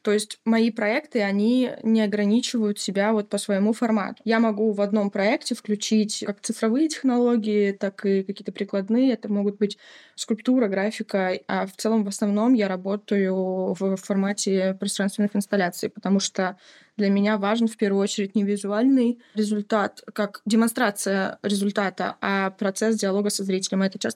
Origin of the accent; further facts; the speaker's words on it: Sakhalin Oblast, Russia; Я родилась на Сахалине, наверное, с этого стоило начать. Я родилась и выросла на Сахалине